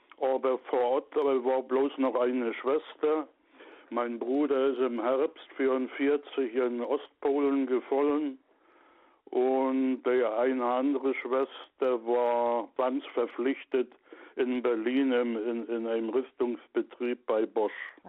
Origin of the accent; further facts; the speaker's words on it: Wałbrzych, Lower Silesian Voivodeship, Poland; now in Germany; weil das Waldenburg, wo ich herstamme, das liegt im Bergland drin, umrand vom Bergland und davor ist die niederschlesische Ebene.